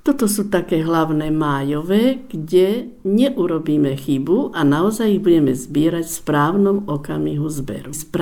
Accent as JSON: {"language": "Slovak", "town": "Banská Bystrica", "region": "Banská Bystrica Region", "country": "Slovakia", "said": "V našom regióne, však som z Banskej Bystrice"}